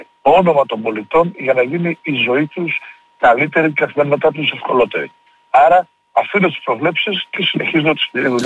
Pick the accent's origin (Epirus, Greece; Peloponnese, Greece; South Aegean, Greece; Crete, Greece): Crete, Greece; Karydi; στο χωριό μου το Καρύδι, στο Λασίφι